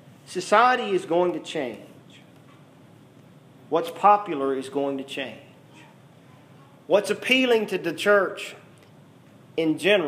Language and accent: English; Mississippi, United States; moved away; I was a kid from Mississippi, born and raised on a dairy farm. Moved to West Tennessee, didn't know anything about West Tennessee